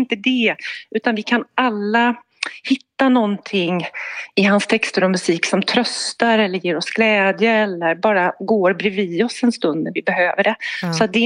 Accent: Gothenburg, Västra Götaland County, Sweden; Nummer två tycker jag är som göteborgare och hagabo.

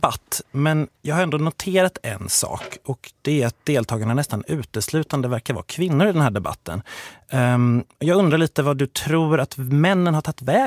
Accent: Gothenburg, Västra Götaland County, Sweden; som göteborgare så tycker jag ändå att det tillhör allmänbildningen att någon gång gå på en spelning.

